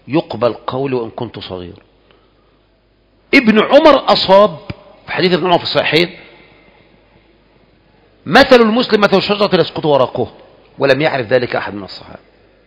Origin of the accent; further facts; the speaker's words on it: Egypt; بالذات إحنا كمصريين